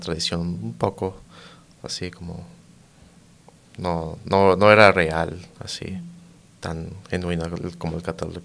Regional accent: Colorado, United States; Fuimos a California primero y ahí estábamos con unos tíos. Y ya después nos vinimos con otros tíos acá en Colorado, y acá prácticamente crecí en Colorado.

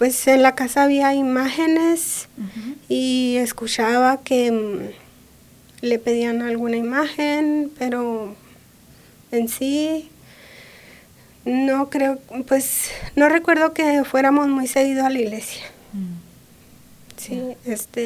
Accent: Durango, Mexico; also born or lived in Chihuahua; yo nací en el estado de Chihuahua. Luego nos movimos a un pueblito de Durango, después a otro, así es que anduvimos en un lado y en otro.

